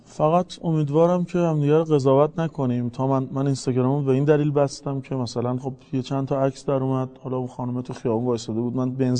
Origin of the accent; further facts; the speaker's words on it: Tehran, Tehran Province, Iran; من خودم چون بچه اونجایی هم که طرحه